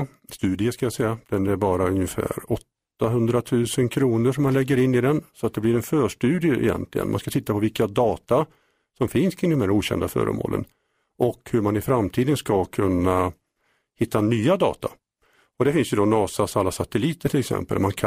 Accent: Mariestad, Västra Götaland County, Sweden; sedan jag var 16 år startade jag en UFO-förening i Mariestad där jag kommer ifrån.

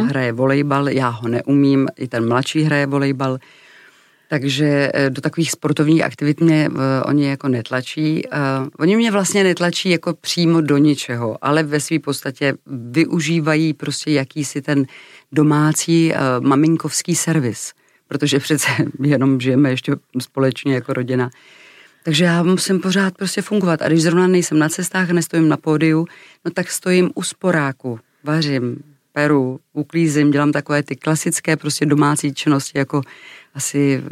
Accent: Klášterec nad Ohří, Ústí nad Labem Region, Czechia; born or raised there

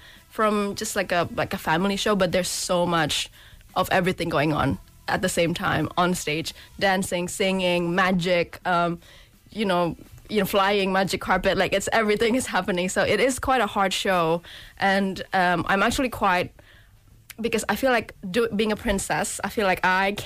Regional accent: Indonesia; now in United Kingdom; because I'm not originally from the country, so I moved to the UK, like, only about 2 years ago. So I'm from Indonesia.

